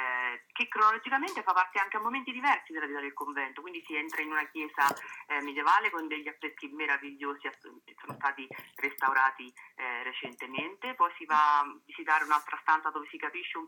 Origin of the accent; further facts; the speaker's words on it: Narni, Umbria, Italy; born there; io sono nata a Mezzule